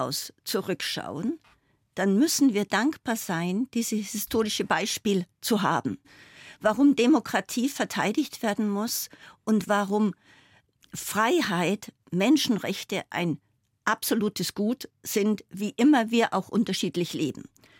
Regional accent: Sumpering, Bavaria, Germany; born there; in meinem Pass dann steht Ortsteil Sumpering. Saldenburg, Ortsteil Sumpering.

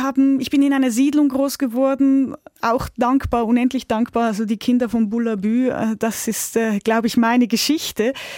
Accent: Küsnacht, Zurich, Switzerland; now in Munich, Germany; ich bin aufgewachsen in Küsnacht, ich habe 2 ältere Brüder

